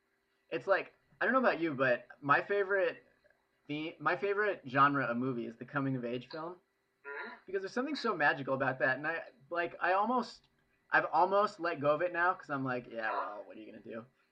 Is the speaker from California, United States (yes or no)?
yes; Santa Cruz, California, United States; Well, see, growing up in Santa Cruz, though, I had this weird realization maybe like halfway through where I was coming home drunk.